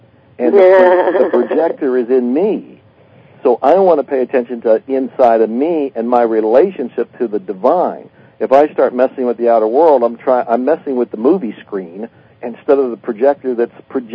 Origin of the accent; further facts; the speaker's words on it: United States; And I'm an entrepreneur. I'm an American.